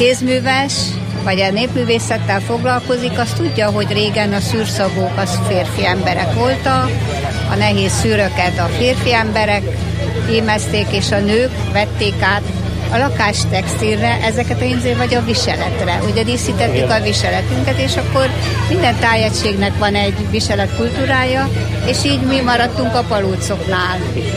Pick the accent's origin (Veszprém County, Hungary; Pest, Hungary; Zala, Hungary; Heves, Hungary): Heves, Hungary; Nagyvisnyó; Én ebbe születtem, Nagy Visnyó, a szülőfalum, a Bükkhegység másik oldala, az északi oldala. Tehát Nagy Visnyón mi ezzel foglalkoztunk.